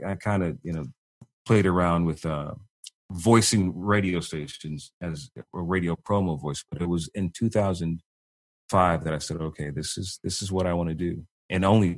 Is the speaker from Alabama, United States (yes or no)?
no; Chicago, Illinois, United States; Well, for me, Chicago's home.